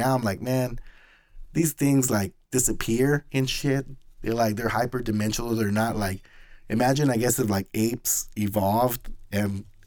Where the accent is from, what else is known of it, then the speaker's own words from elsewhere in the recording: Houston, Texas, United States; You know, I'm from Houston. Why the fuck is there dirt roads?